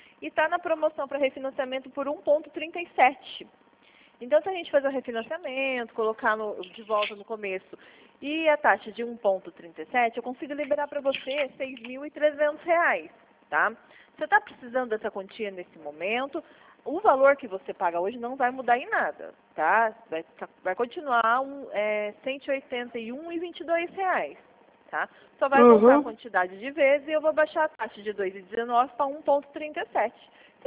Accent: Mogi Guaçu, São Paulo, Brazil; eu falo em nome do Banco Santander, sou aqui de Mogi Guaçu.

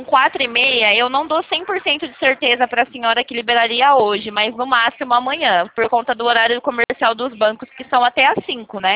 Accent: São Paulo, Brazil; Eu sou do interior de São Paulo.

